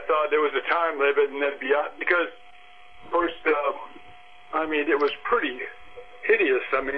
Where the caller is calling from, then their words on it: Oklahoma, United States; I'm calling from Oklahoma.